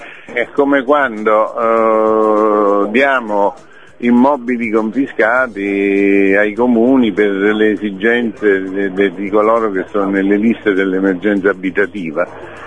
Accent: Salerno, Campania, Italy; non solo perché mi dà l'occasione di stare a Salerno, io sono salernitano

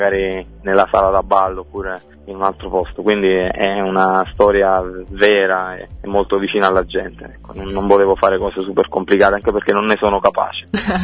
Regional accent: Campania, Italy; Quella è la nostra prerogativa da campani, no? Da napoletani

